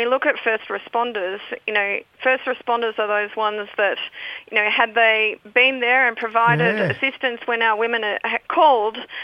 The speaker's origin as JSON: {"language": "English", "region": "Tasmania", "country": "Australia", "lives_now": "Melbourne, Australia", "said": "I'm a Palawar girl. I'm originally from Tasmania, but at the present time, I'm in Melbourne on the Kulin Nations."}